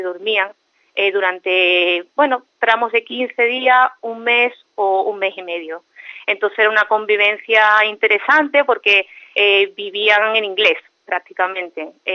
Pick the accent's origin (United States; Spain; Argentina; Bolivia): Spain; Madrid, Community of Madrid; born there; somos un poco mitad andaluces, mitad extremeños y yo nací en Madrid.